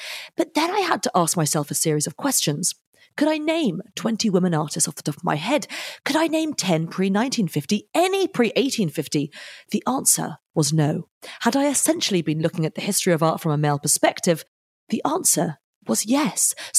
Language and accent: English; United Kingdom; I'm a British art historian